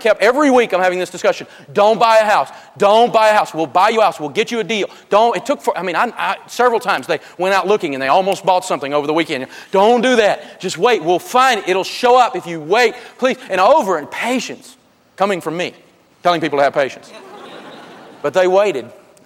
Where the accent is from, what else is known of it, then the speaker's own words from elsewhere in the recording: Tennessee, United States; To me, I'm from Tennessee. I'm a Tennessee boy, got a little hillbilly in me.